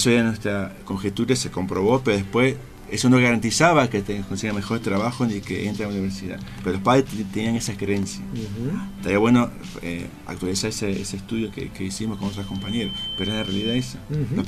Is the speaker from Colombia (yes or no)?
no; Santa Cruz, Argentina; De Santa Cruz.